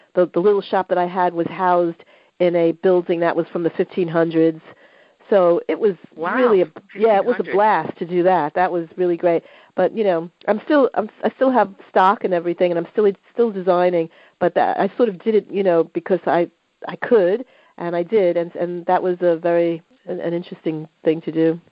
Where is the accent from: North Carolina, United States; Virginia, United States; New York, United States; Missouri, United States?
New York, United States; also born or lived in Los Angeles; And so I've always been Los Angeles, New York, Los Angeles, New York, even though I'm from New York, and New York is my home. L.A. is my second home